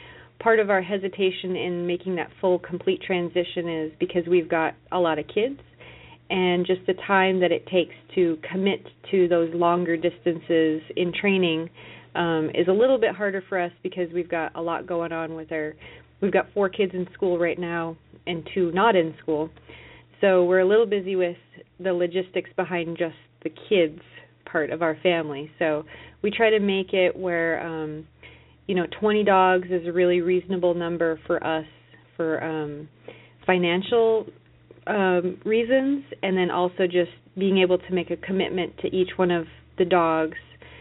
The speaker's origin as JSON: {"language": "English", "town": "Tok", "region": "Alaska", "country": "United States", "tie": "born or raised there", "lives_now": "Fairbanks, United States", "said": "I grew up in Tok, Alaska, and currently Carl and I and our children reside here in Fairbanks with our kennel of 20 dogs."}